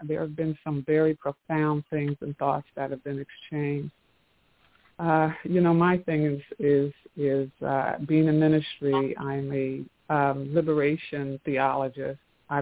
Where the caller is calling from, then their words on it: Atlanta, Georgia, United States; I'm calling from Atlanta.